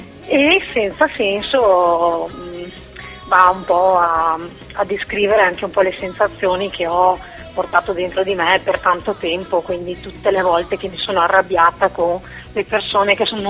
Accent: Veneto, Italy; Io sono dalla provincia di Vicenza, quindi mi muovo un po' nel Veneto

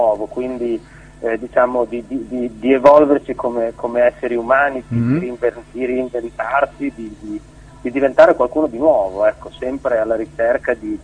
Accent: United States; now in Bologna, Italy; Io vengo dagli Stati Uniti, quindi ho vissuto, parlo perfettamente italiano perché sono di origine italiana, però sono stato anche negli Stati Uniti quando sono rientrato, poi ho iniziato a suonare qua a Bologna

